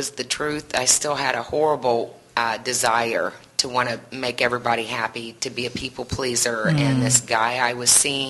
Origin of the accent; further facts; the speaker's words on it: Tell City, Indiana, United States; born there; I was born in Tell City, Indiana.